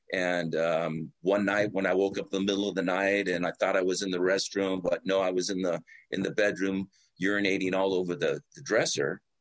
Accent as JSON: {"language": "English", "town": "Los Angeles", "region": "California", "country": "United States", "tie": "born or raised there", "said": "I grew up in Los Angeles and, you know, I grew up in the Valley and we used to cruise Van Nuys Boulevard"}